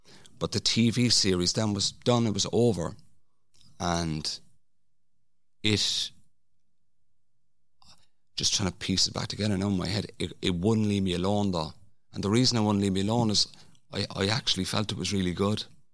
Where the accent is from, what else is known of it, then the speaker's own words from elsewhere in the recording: Ireland; I think we have that in us as Irish people